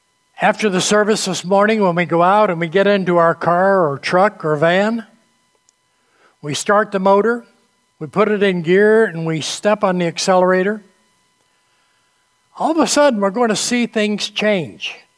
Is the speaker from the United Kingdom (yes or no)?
no; New England, United States; I grew up in the Congregational Church in New England.